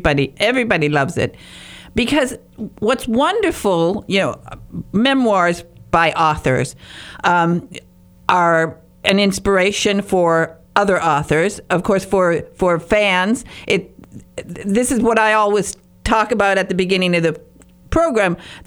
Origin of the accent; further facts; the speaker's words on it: Michigan, United States; And, you know, as a Midwesterner, my, you know, coming from northern Michigan, my dream was always to go to New York